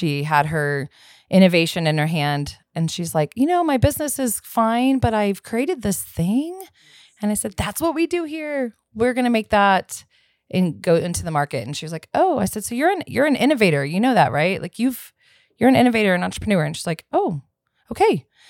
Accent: Killeen, Texas, United States; So I'm from Central Texas.

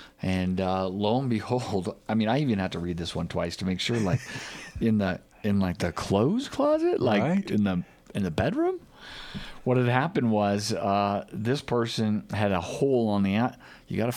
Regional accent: Los Angeles, California, United States; growing up in California or growing up in Los Angeles, you don't even know what a bat is, right?

